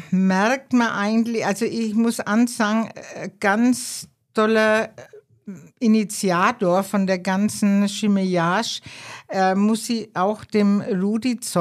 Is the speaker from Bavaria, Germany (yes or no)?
yes; Bavaria, Germany